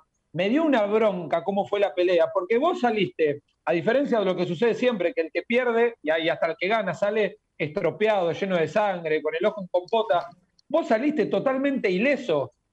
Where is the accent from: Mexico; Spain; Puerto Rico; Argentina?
Argentina; como argentino